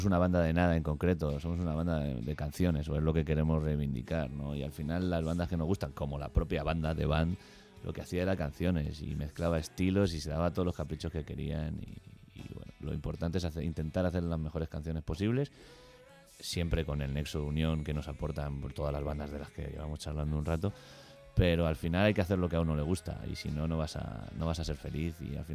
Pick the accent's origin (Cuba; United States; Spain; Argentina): Spain; Madrid, Community of Madrid; yo soy de aquí, de Madrid